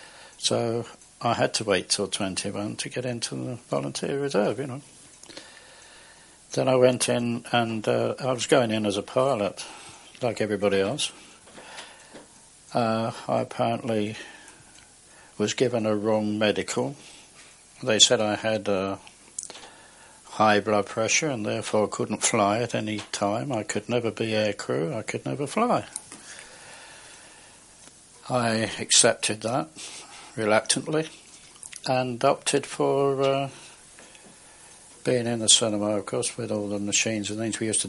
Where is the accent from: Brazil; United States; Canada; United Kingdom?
United Kingdom; London; I was born in Kilburn on the 4th of July 1919, in London. My father was Swiss, my mother English. I was educated at a church school until I was 10.